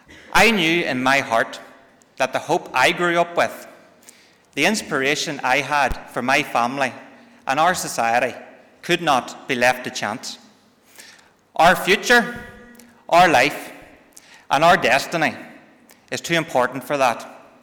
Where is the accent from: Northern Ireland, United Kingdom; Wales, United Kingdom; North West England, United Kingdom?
Northern Ireland, United Kingdom; Cookstown; I'm from Cookstown in County Tyrone